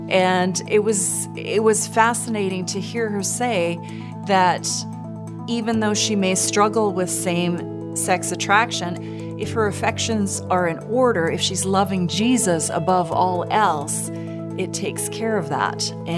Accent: Edmonton, Alberta, Canada; I am from Edmonton, Alberta, Canada.

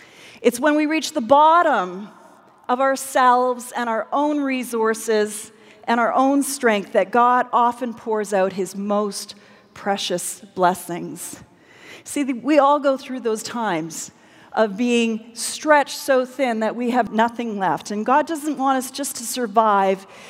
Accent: Canada; I don't know. I'm from Canada.

